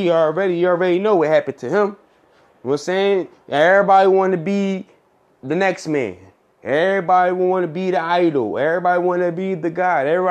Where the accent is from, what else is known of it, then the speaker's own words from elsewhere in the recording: Philadelphia, Pennsylvania, United States; I'm from Philadelphia, okay?